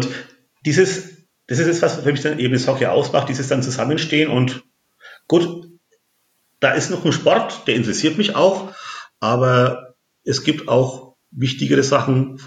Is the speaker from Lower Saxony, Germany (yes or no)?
no; Nuremberg, Bavaria, Germany; als Nürnberger ist man da ja leidgeprüft